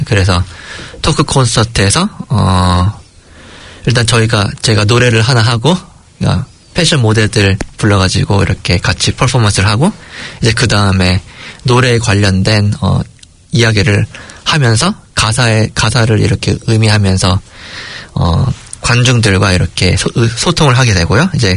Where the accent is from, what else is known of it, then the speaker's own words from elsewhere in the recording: South Korea; now in New Zealand; 이 뉴질랜드 사회에 여러 가지 문제가 있는데 한국인으로서 해결할 수 있는 뭐 그런 기회라고 생각을 합니다.